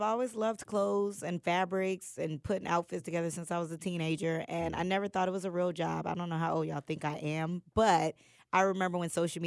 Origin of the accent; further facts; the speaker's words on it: Charleston, South Carolina, United States; also born or lived in Atlanta; Charleston, South Carolina. That's where I grew up. I was born here in Atlanta, though.